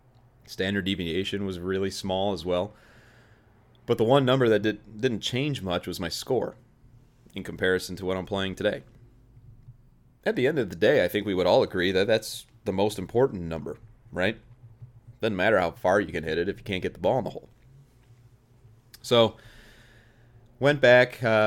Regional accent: Joliet, Illinois, United States; after I started working at a country club in my hometown, in the bag room, good old Joliet Country Club

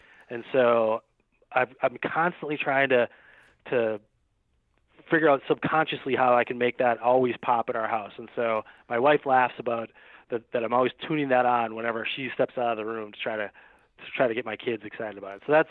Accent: Minnesota, United States; Growing up in Minnesota, I love it.

